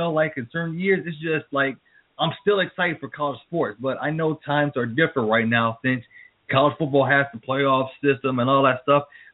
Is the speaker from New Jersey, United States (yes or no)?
no; Detroit, Michigan, United States; I'm from Detroit, by the way.